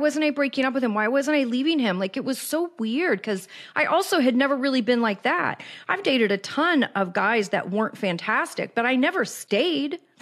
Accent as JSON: {"language": "English", "town": "Kansas City", "country": "United States", "tie": "born or raised there", "also_born_or_lived": "Los Angeles, United States", "moved": "as an adult", "said": "And I know that sounds weird because I was born and raised in Kansas City, but my first adult formative years on my own as a grown-up were in LA. So I was very"}